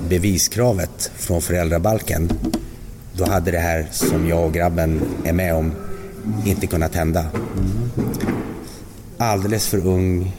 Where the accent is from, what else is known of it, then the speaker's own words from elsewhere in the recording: Västerbotten County, Sweden; men jag kom ju där uppe från Västerbotten